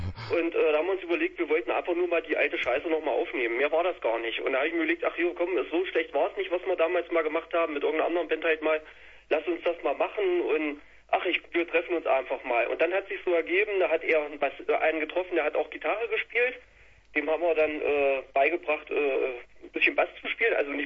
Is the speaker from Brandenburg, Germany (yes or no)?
no; Leinefelde, Thuringia, Germany; Und ich komme so eigentlich aus Leinefelde.